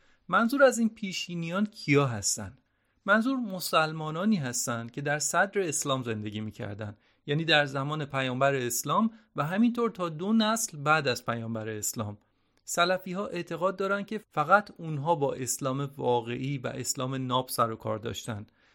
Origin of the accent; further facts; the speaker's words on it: United Kingdom; منی که توی بریتانیا به دنیا اومدم و همه عمرم رو اینجا بودم رو کسی به عنوان بریتانیایی به حساب نمی آورد. چرا؟ فقط به خاطر اینکه والدینم مسلمون و پاکستانی بودن.